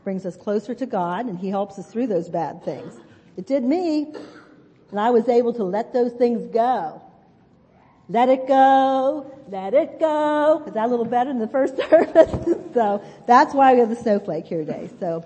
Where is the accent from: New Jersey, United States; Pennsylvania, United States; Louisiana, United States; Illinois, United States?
Pennsylvania, United States; Shanksville; in a little town called Shanksville in Pennsylvania. Guess what? That is my hometown.